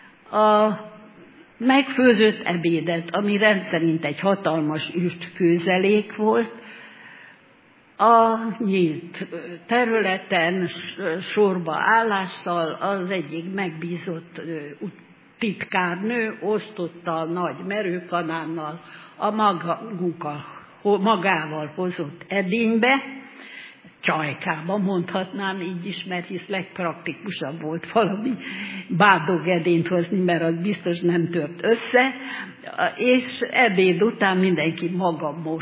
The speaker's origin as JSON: {"language": "Hungarian", "town": "Oradea", "region": "Bihor", "country": "Romania", "said": "mert Nagyváradról jöttem fel osztálytársaimmal, Nagyváradtól Balatonszárszóig"}